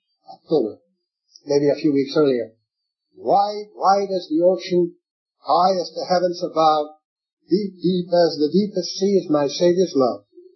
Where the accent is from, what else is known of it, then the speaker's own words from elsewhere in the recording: Poland; moved away; When I came from Poland, I was wild. I mean physically rotten. I was like an animal because I had been treated like one.